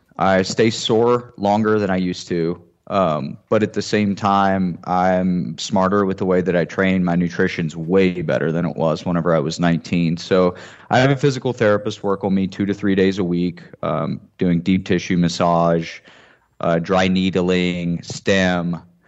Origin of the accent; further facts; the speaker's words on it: West Virginia, United States; I was a Division II sprinter, and I'm from West Virginia, so I wasn't like one of these Southern Florida studs